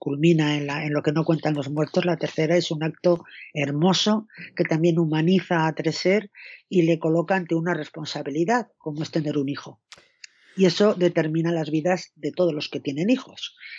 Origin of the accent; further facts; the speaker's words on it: Barbastro, Aragon, Spain; porque la he hecho nacer allí. Es mi tierra, es la tierra de ella.